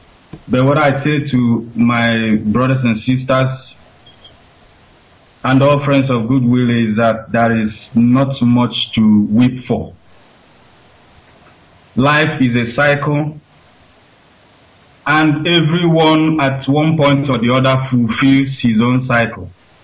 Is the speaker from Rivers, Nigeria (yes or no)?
no; Abata, Enugu State, Nigeria; now in Malaysia; I'm from Abata of Umunumbwe in Enugu, Biafra land. And I reside in Malaysia.